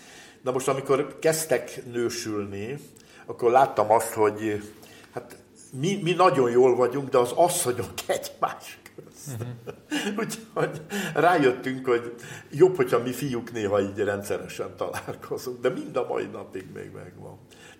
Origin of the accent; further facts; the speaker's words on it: Budakeszi, Pest, Hungary; Igen. Budakeszin nőttem fel. És az apámmal ilyenkor mindig kimentünk.